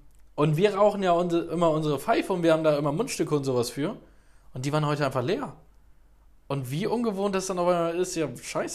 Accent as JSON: {"language": "German", "region": "Northern Germany", "country": "Germany", "said": "Also ich komme ja selbst aus dem Norden"}